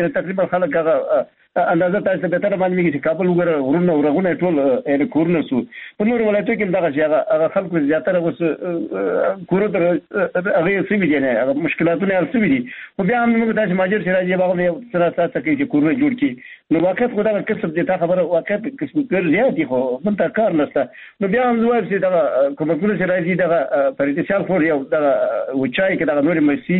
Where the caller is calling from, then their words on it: Baghlan, Afghanistan; بغلان مې تماس نیولې مخترمه